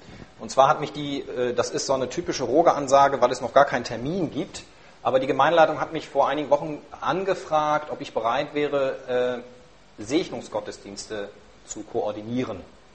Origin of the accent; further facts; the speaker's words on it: Kiel, Schleswig-Holstein, Germany; in Kiel, wo ich herkomme